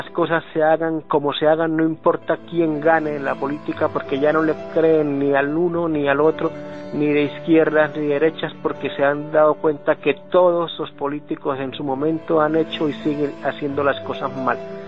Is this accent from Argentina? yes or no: no; San Vicente de Chucurí, Santander, Colombia; Los hechos acaecidos en mi pueblo, San Vicente de Chucurí